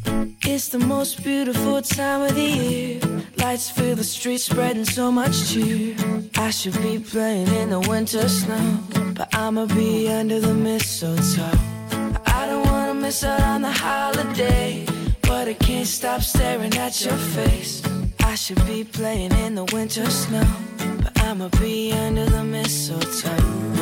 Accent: Lemvig, Central Denmark Region, Denmark; Ja, altså jeg er jo fra Lemvig.

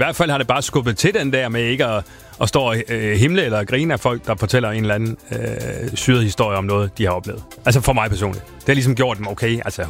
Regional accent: Silkeborg, Central Denmark Region, Denmark; der hvor jeg kommer fra, den fattige del af Silkeborg.

